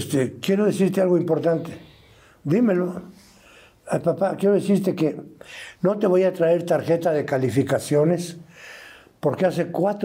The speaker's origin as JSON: {"language": "Spanish", "town": "Cuernavaca", "region": "Morelos", "country": "Mexico", "tie": "born or raised there", "said": "de niño en Cuernavaca estaba yo estudiando piano y tenía mi método y todo."}